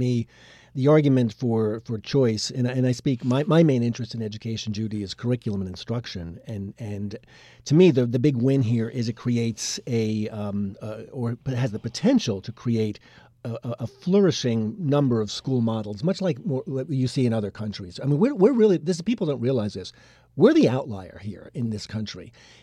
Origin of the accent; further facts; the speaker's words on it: New York, United States; where I grew up on Long Island